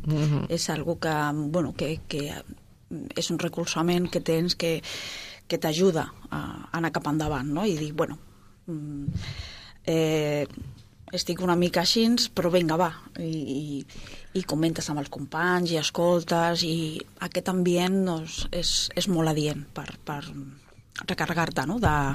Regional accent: Mollet del Vallès, Catalonia, Spain; Jo soc de Mollet de tota la vida i ja coneixia aquesta zona.

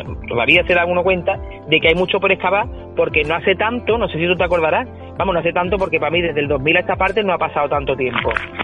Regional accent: Seville, Andalusia, Spain; Nosotros mismos en la como sevillanos y sevillanos de la provincia

